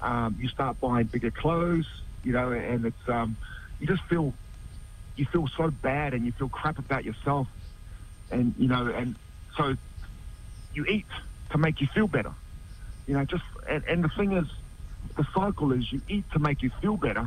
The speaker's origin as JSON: {"language": "English", "town": "Mangere", "region": "Auckland", "country": "New Zealand", "tie": "born or raised there", "said": "It's I grew up in Mangere."}